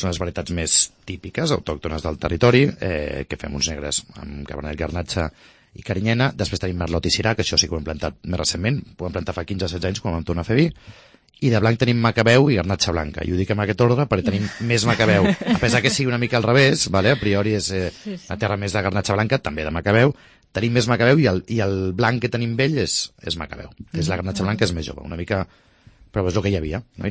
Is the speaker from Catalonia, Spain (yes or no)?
yes; Barcelona, Catalonia, Spain; born there; el meu pare sí que és del Priorat, jo sóc nascut a Barcelona, val? Venido al campo, una mica.